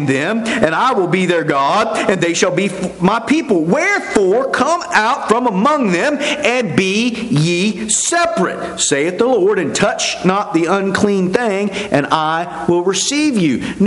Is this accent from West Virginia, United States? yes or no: yes; West Virginia, United States; especially in this part of the country and where I grew up in West Virginia